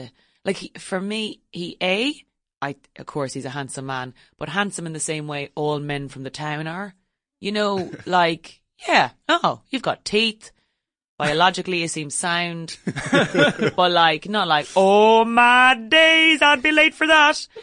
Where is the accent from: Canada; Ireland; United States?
Ireland; I am actually Irish, yes. And so when one comes to another country, one spots the little intricacies of a place.